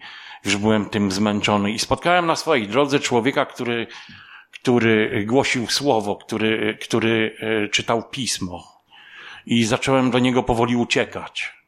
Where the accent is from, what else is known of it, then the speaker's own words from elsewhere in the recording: Toruń, Kuyavian-Pomeranian Voivodeship, Poland; moved away as an adult; also born or lived in England; pochodzę z Torunia. W 2003 roku wyjechałem do Anglii.